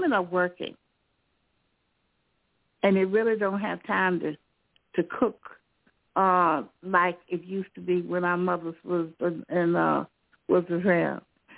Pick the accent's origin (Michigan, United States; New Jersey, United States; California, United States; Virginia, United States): Virginia, United States; Richmond; Good evening, King and Queen. … from Richmond, Virginia.